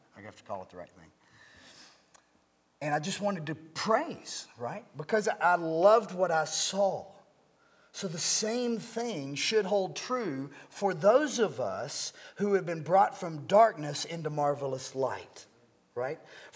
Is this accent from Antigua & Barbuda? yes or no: no; Kentucky, United States; I grew up in Eastern Kentucky, right? So I don't remember anybody ever dancing in church